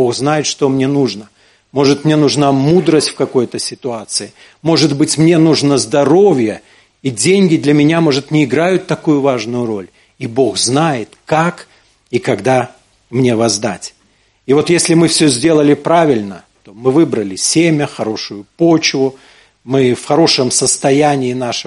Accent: Belarus; мы, белорусы, сами по себе, да, скромные люди.

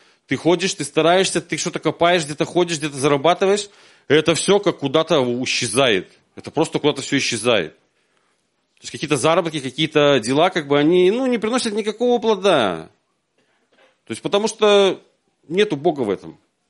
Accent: Minsk, Belarus; я сам с родом из Минска, всю жизнь как бы в Минске находился, но не всегда.

